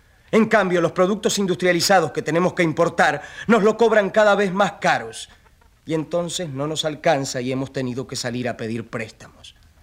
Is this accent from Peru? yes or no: no; Uruguay; Yo, como uruguayo, quisiera decirles a todos los hermanos latinoamericanos